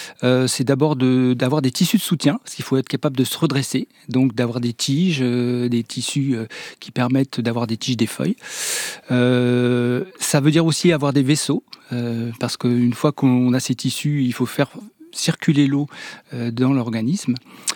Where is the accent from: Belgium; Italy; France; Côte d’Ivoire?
France; Bordeaux, Nouvelle-Aquitaine; Moi, je viens de Bordeaux.